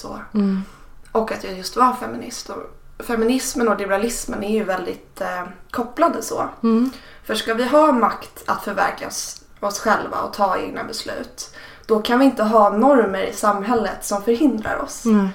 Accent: Stockholm, Stockholm County, Sweden; Jag är uppvuxen i Stockholms innerstad. Jag har haft två välutbildade och välbetalda föräldrar.

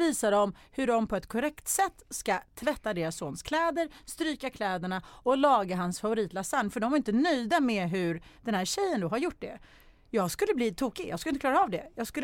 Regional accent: Sweden; Ja, och som svensk också tror jag, som vi är ändå ganska...

